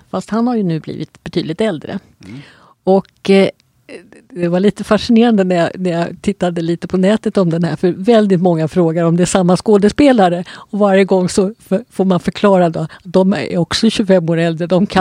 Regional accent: Sweden; Och för oss som är svenskar och som förstår hur det är att simma i iskallt vatten i storm.

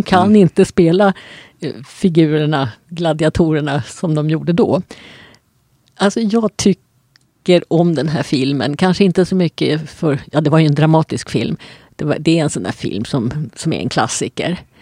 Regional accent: Sweden; Och för oss som är svenskar och som förstår hur det är att simma i iskallt vatten i storm.

